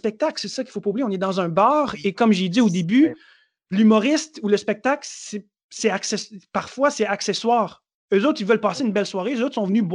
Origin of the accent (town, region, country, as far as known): Montreal, Quebec, Canada